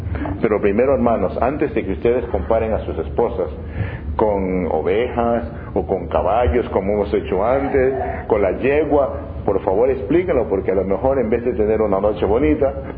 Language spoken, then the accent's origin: Spanish; China; no me sonrojo porque soy chino